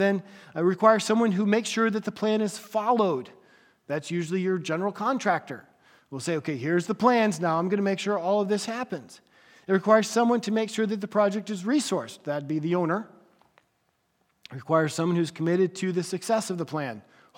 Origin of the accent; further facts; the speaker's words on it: Pennsylvania, United States; For me, having grown up in North Central Pennsylvania where it snows a lot, I wanted a garage that I could park my car in the garage.